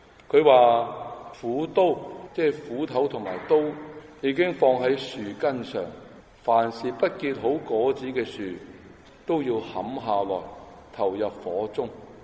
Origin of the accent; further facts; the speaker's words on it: China; 好像我们中国人有一句警句